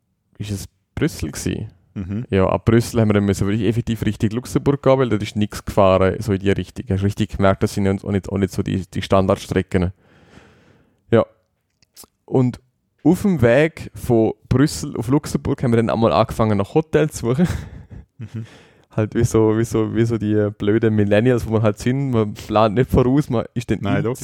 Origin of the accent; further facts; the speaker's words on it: Liechtenstein; Als Liechtensteiner sowieso